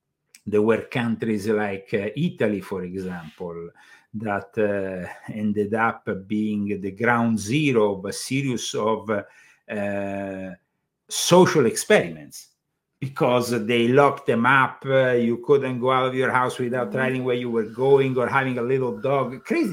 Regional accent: Germany; We come from Germany. Germany is really becoming a very authoritarian country.

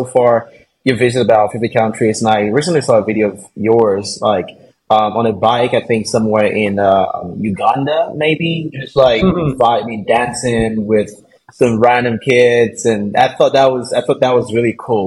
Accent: Nigeria; also born or lived in Lagos; Nigeria. That's where I'm from. I was born in Lagos, Nigeria, but grew up in a small little town about 3 hours from Lagos.

